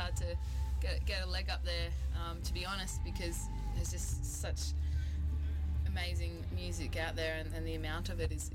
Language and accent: English; Alexandra, Victoria, Australia; That my hometown's Alexandra, so it's just near Marysville, King Lake, just a couple of hours out of Melbourne